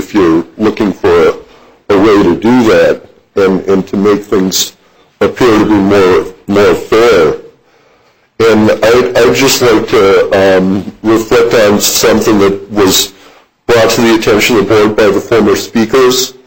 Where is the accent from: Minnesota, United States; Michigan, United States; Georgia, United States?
Minnesota, United States; Duluth; I'm from Duluth, and just by way of reference for former credentials